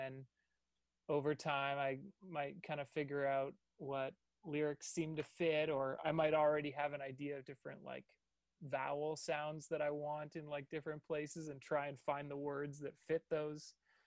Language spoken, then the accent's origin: English; Vancouver, British Columbia, Canada; I'm from Vancouver, so I can give a little Vancouver shout out.